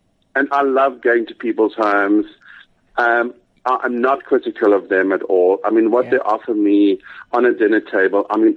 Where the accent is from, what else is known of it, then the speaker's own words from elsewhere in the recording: Northern Cape, South Africa; and I grew up in the Northern Cape where we didn't have fancy braais as a kid.